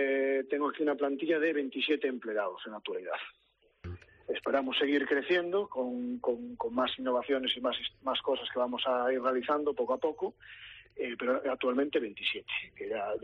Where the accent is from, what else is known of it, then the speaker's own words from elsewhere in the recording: Galicia, Spain; yo soy gallego